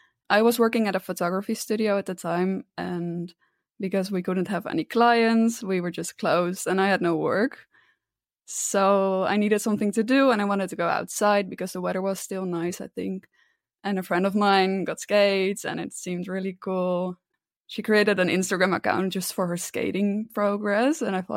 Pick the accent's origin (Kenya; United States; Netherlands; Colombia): Netherlands; My pronouns are she, her. I'm from the Netherlands. I live in Arnhem. It's close to the German border.